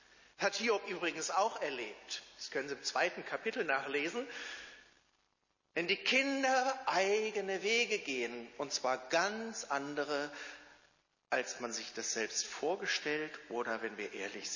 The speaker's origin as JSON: {"language": "German", "region": "Northern Germany", "country": "Germany", "said": "Ich komme ja aus Norddeutschland und da spricht man bisweilen etwas anders."}